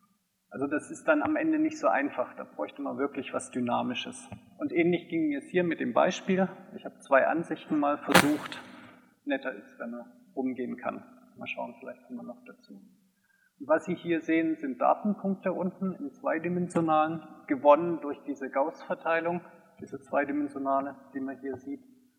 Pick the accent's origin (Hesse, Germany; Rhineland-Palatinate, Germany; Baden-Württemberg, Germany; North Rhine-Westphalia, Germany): Baden-Württemberg, Germany; Tübingen; Schließen möchte ich noch mit einer Impression von Tübingen, also da, wo ich herkomme.